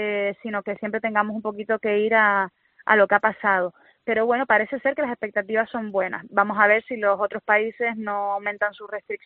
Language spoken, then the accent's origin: Spanish; Canary Islands, Spain; como canaria y como consejera de Turismo no permitiría que se hiciera ninguna intervención en nuestra tierra